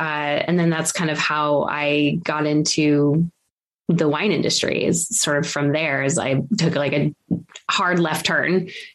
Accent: Los Angeles, California, United States; So I grew up in Los Angeles.

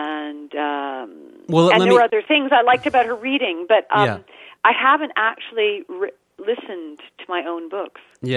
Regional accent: Montreal, Quebec, Canada; And I'm from Canada

